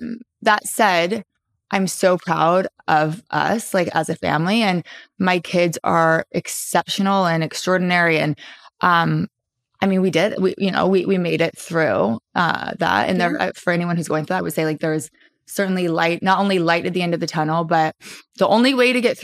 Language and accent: English; Southern United States, United States; my, you know, I'm from the South, very traditional.